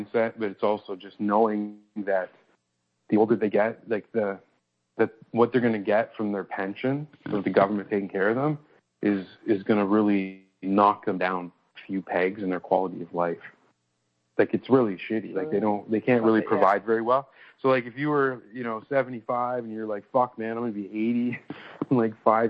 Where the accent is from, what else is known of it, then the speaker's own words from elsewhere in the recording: Windsor, Ontario, Canada; my hometown area, like, around Windsor, like, the part that's actually, like, over Ohio, it's, like, a forgotten part of Canada